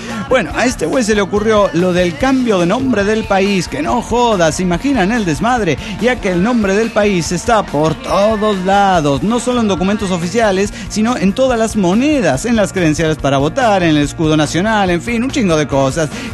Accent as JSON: {"language": "Spanish", "country": "Bolivia", "said": "Lamentablemente en mi país, desde que Evo Morales empezó hace 7 años su proceso de cambio, se ha enfocado a perseguir, amedrentar y subestimar a la clase intelectual y profesional."}